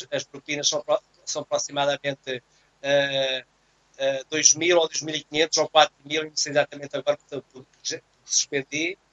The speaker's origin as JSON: {"language": "Portuguese", "town": "Cantanhede", "region": "Coimbra", "country": "Portugal", "lives_now": "Porto, Portugal", "said": "eu sou de Cantanhede, de Coimbra, e eu sou efetivo na escola aqui no Porto."}